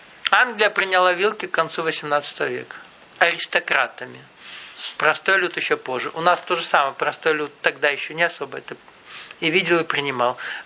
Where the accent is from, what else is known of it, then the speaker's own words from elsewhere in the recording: Nalchik, Kabardino-Balkaria, Russia; Я вырос в Нальчике, знаю, что говорю.